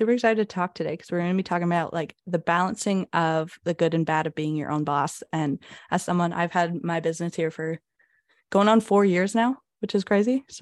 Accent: West Coast, Canada; I feel like I've had like two Canadians on here. I'm from the West Coast

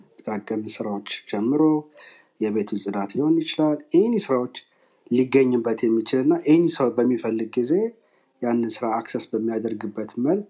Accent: Addis Ababa, Ethiopia; ተወልጄ ያደግኩት ያው አዲስ አበባ ውስጥ ነው። ያ ቤተሰቦቼም አያቶቼም ኤቭሪዋን አዲስ አበባ ውስጥ ሳር ቤት አካባቢ ነው የተወለድ ነው።

